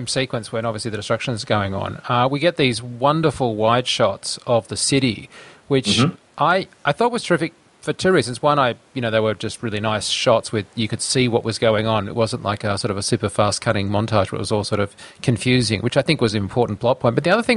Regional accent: Australia; being an Australian, I can't name the players

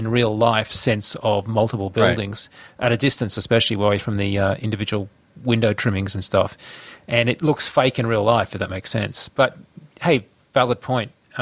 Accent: Australia; I'm an Australian, and I know intimately what that kind of feels like.

